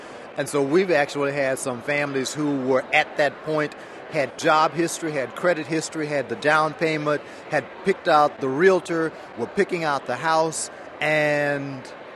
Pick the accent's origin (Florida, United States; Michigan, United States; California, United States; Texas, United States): Texas, United States; Houston; I'm from Houston, Texas.